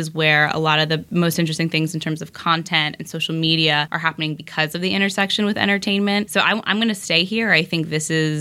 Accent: Washington, District of Columbia, United States; now in Los Angeles, United States; I'm from D.C. Okay. originally. And I came out for business school at UCLA, and, you know, I got stuck.

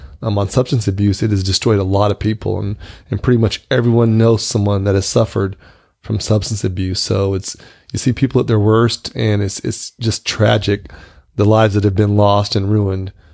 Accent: Rancho Cordova, California, United States; So I grew up in Rancho Cordova, military brat. My dad was stationed at Mather.

